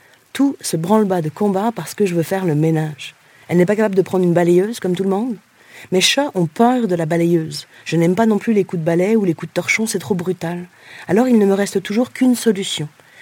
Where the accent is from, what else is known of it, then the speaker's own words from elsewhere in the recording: Jonquière, Quebec, Canada; N'oubliez jamais que je viens de Jonquière et qu'à Jonquière, il n'y